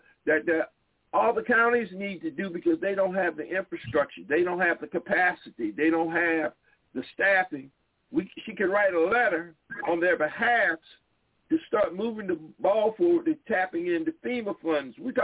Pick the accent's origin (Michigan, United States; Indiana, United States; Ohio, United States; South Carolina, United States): South Carolina, United States; because I hail from South Carolina